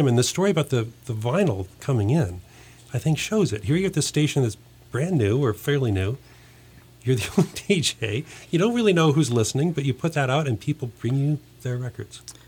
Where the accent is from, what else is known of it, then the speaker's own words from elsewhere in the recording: California, United States; Because I also remember growing up in the South Bay listening to radio